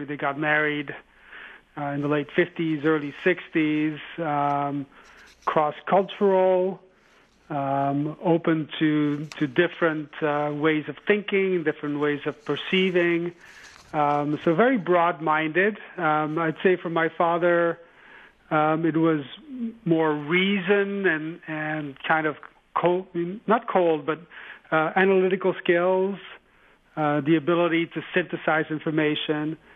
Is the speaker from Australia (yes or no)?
no; Brussels, Belgium; also born or lived in Netherlands; now in United States; I was born in Holland and had lived in four or five different countries by the time I was 10 years old, but mostly in Brussels, Belgium, before coming to the United States in 1973. So I've been in this country for 43 years.